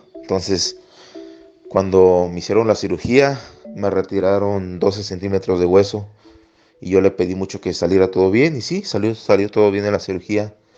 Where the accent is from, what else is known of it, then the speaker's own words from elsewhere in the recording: State of Mexico, Mexico; Yo soy del sur del Estado de México, yo tengo 25 años, llevo 6 años de devoción